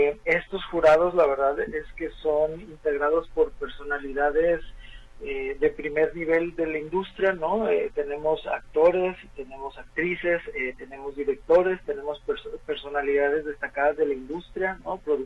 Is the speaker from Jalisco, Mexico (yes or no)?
yes; Guadalajara, Jalisco, Mexico; Como tapatío y como jalisciense, el poder tener un festival de estas dimensiones en nuestra ciudad